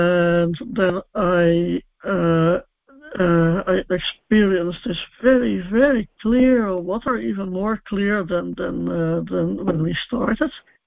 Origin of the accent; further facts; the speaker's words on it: Netherlands; I'm from the Netherlands.